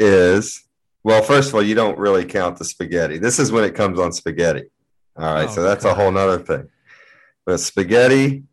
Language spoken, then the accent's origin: English; Cincinnati, Ohio, United States; Absolutely. I'm from Cincinnati. God. We have German shit all over the place. We're big into that.